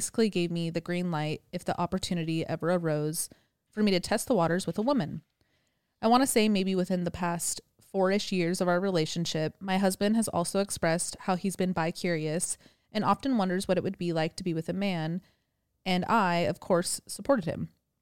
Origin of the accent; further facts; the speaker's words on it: California, United States; also born or lived in Idaho; now in South Carolina, United States; I'm originally from Cali.